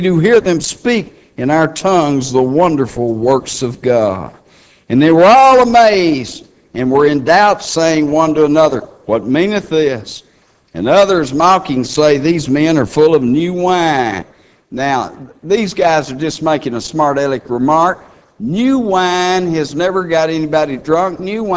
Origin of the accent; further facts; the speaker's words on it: Texas, United States; also born or lived in Colorado; When I lived in Colorado … because they knew I was from Texas.